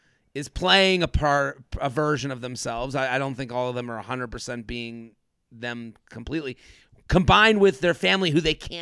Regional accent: Massachusetts, United States; I'm from outside of Boston, so I'm from the New England area, but Vermont's like kind of the farthest away.

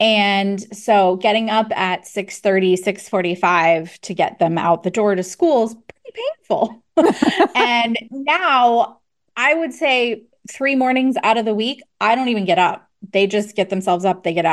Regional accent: United States; moved away as an adult; And as an American, my first thought was, oh my goodness, like what is happening here?

